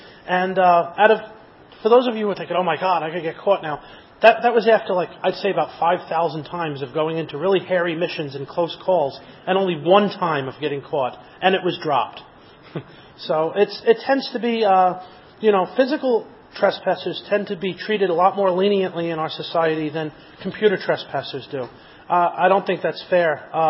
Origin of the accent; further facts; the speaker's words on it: New York, United States; because I come from New York State.